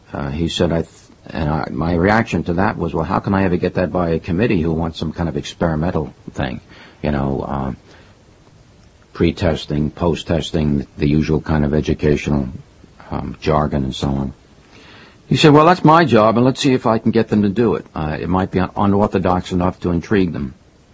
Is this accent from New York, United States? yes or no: yes; Brooklyn, New York, United States; also born or lived in Queens; now in Manhattan, United States; I was born in Brooklyn, lived in Queens for a while, joined the Army, and when I came back, I have lived in Manhattan ever since.